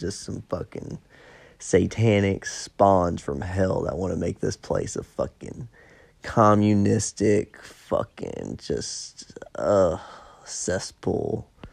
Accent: Columbia, Tennessee, United States; now in Murfreesboro, United States; You know, I'm from Columbia, but when we moved to Murfreesboro

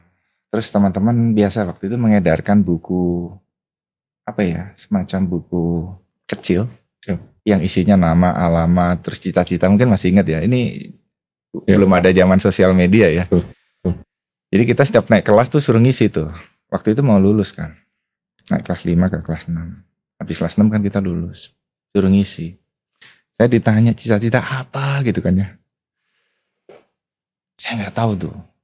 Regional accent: Surabaya, East Java, Indonesia; Saya lahir di Surabaya. Besar di Surabaya. Orang tua saya keduanya dosen. Ayah dosen matematika. Ibu saya dosen ilmu pendidikan. Jadi saya lahir dibesarkan di lingkungan pendidikan.

